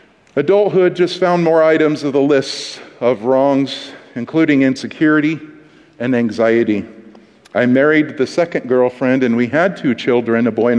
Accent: Newport, Oregon, United States; born there; because I was born in the Oregon coastal town of Newport, Oregon, in April of 1969.

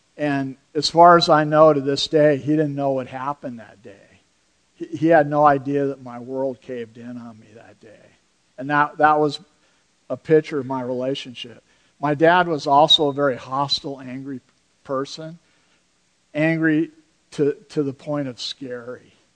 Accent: Sacramento, California, United States; growing up in Sacramento, the family across the street would look at our family and have no idea.

